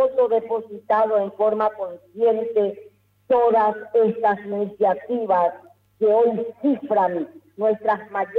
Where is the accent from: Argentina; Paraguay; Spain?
Paraguay; como madre, como docente, pero por sobre todo como paraguaya